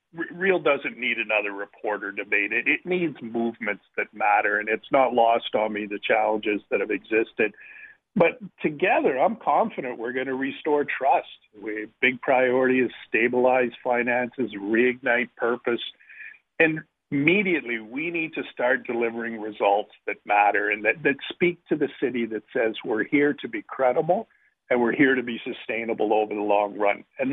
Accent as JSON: {"language": "English", "town": "Ottawa", "region": "Ontario", "country": "Canada", "said": "So Ottawa's home, and actually, interestingly, we live just down the street from the old Frank Clair Stadium."}